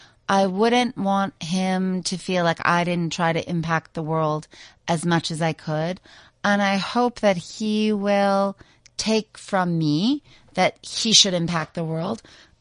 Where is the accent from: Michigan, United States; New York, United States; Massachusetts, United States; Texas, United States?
New York, United States; And again, it's not just because I'm a New Yorker